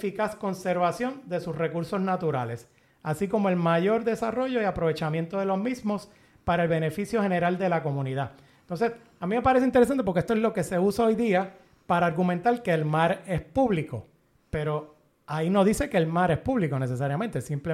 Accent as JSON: {"language": "Spanish", "country": "Puerto Rico", "said": "como nosotros somos parte de Estados Unidos, Puerto Rico entero está bajo esa definición"}